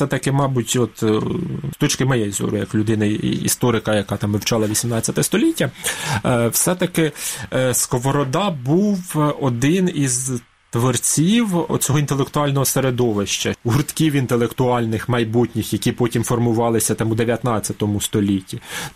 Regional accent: Chornukhy, Poltava Oblast, Ukraine; Я навіть приїхав на навчання до Києва, кажу, я з Чорнух, люди не розуміли, де це.

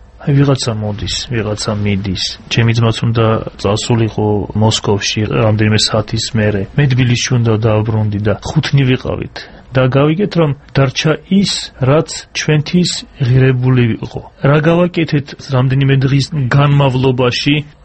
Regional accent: Akhaltsikhe, Samtskhe-Javakheti, Georgia; მეც ახალციხელი ვარ, იქ დავიბადე და გავზდი

